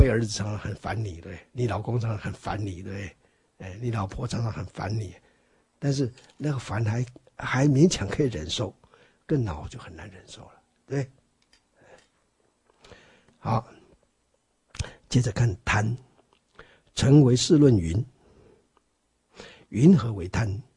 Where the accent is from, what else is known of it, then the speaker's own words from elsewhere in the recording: Taiwan; 我们台湾话是说相当的水准